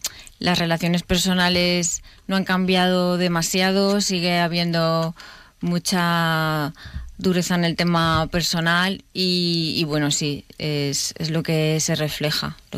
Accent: Valencia, Valencian Community, Spain; yo soy de Valencia y vivía en Valencia y justamente pasaba en mi barrio.

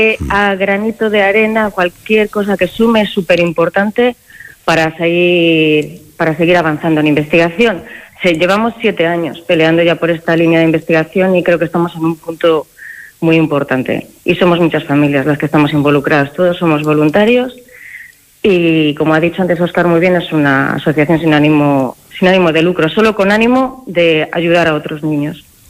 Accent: Palencia, Castile and León, Spain; Somos de Palencia, mi hijo nació en Palencia

